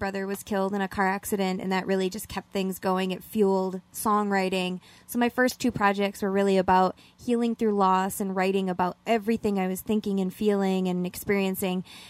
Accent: Duluth, Minnesota, United States; I was born and raised in Duluth, but my mom and dad's family, all from Mellon, Marengo, Ashland area.

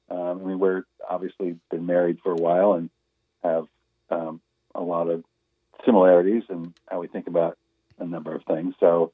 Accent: San Francisco, California, United States; And growing up in San Francisco was such a, you know, a hodgepodge of influences, again, sort of all mixed together.

